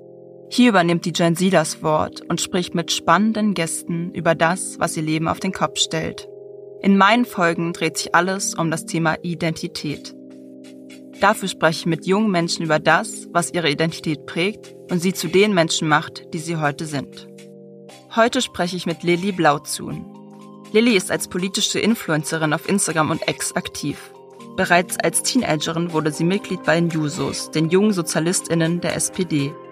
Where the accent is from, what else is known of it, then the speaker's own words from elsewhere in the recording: Berlin, Germany; aber ich bin auch Berlinerin